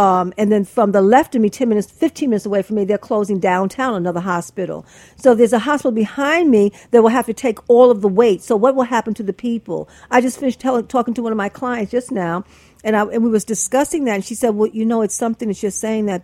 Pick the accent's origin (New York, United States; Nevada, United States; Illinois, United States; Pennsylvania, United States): New York, United States; Brooklyn; I was born and raised in Brooklyn. This is my hometown. This is my foundation.